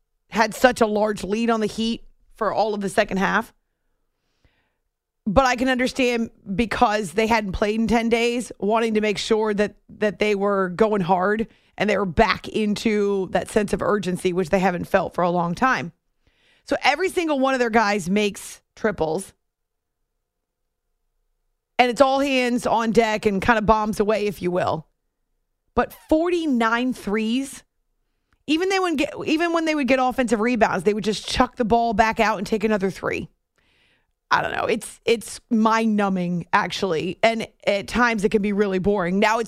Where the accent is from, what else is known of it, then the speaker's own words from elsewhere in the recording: New Hampshire, United States; the team that I grew up with in New Hampshire